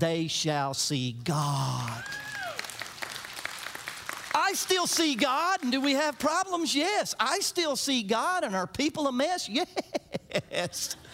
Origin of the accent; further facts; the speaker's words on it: Orlando, Florida, United States; I grew up in Orlando, Florida, and we lived in the orange groves. And orange juice was very, very huge where I grew up.